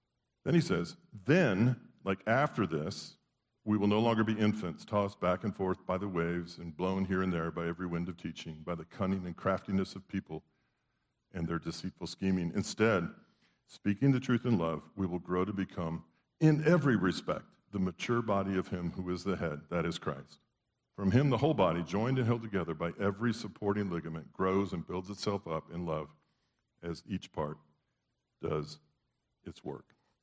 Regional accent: North Carolina, United States; I just said, well, we're from Western North Carolina.

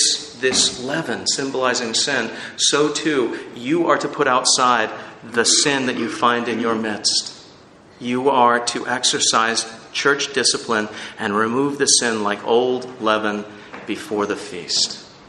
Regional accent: New Jersey, United States; In the town where I grew up in New Jersey, there was supposedly an evangelical church in town.

